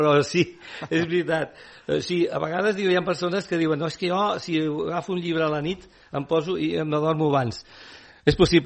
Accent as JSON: {"language": "Catalan", "region": "Catalonia", "country": "Spain", "said": "jo sóc del Maresme. Jo, bueno, des de l'any... Jo des de l'any 70 i pico visc a, bueno, som una residència llavors, ara no, ara ja és casa meva, diguéssim, visc aquí tot l'any"}